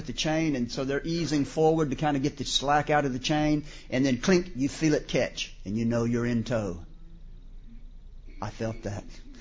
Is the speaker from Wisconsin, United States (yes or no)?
no; Houston, Texas, United States; born there; I was born in Houston, Texas, a certain date.